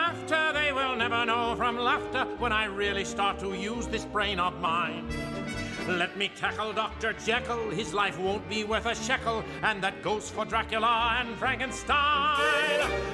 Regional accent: Mecklenburg-Vorpommern, Germany; Das kriege ich als Mecklenburger.

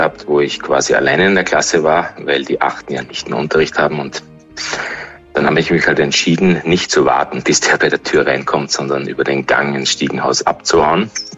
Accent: Graz, Styria, Austria; Also als Grazer erinnert dieses Szenario jetzt auch an diesen großen, furchtbaren Amoklauf

